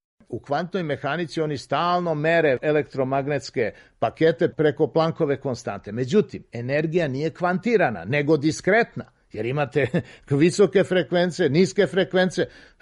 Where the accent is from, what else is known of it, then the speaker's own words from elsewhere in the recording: Serbia; born there; mi koji sedimo, ovde smo rođeni u Srbiji